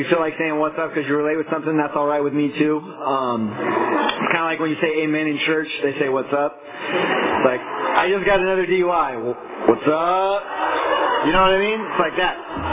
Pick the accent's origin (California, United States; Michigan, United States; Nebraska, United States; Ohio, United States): California, United States; Fresno; My story is that I grew up over here in Fresno.